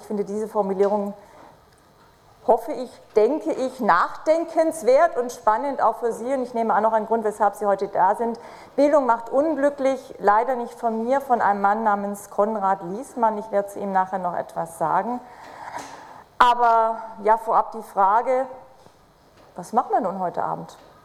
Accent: Baden-Württemberg, Germany; ich komme aus Schwaben

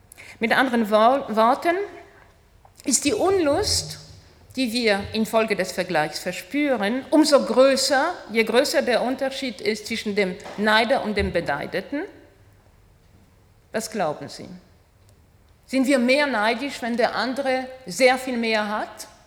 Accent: Poland; also born or lived in Russia; Ich komme aus Polen, bin aber auch in Russland zum Teil aufgewachsen

